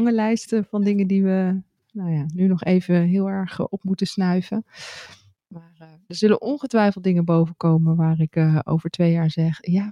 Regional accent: Netherlands; Het zal altijd te horen zijn dat we uit Nederland komen.

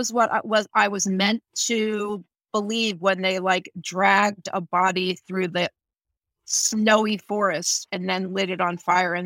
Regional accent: Texas, United States; I grew up in Texas, you know, so people would eat frog legs.

